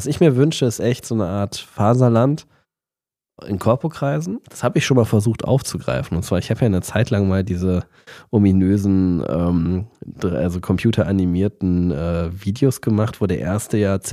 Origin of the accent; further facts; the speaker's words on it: Düsseldorf, North Rhine-Westphalia, Germany; Also ich bin in der Nähe vom Düsseldorfer Flughafen aufgewachsen. Ich konnte zu Fuß nach Hause gehen.